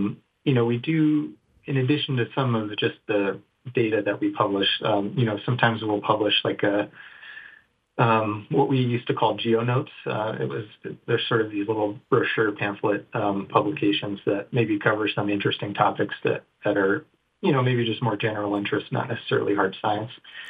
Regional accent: Moscow, Idaho, United States; moved away as an adult; I actually grew up in northern Idaho. I grew up in Moscow

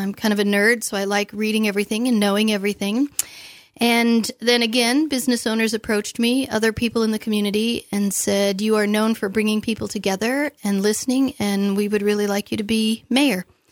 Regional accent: Idaho, United States; now in Sandpoint, United States; I grew up in the Boise Valley, though

